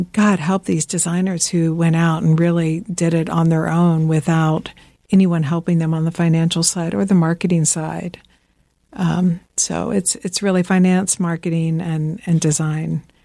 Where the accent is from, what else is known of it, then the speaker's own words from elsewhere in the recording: the South, United States; also born or lived in Midwest; And I'm from the South.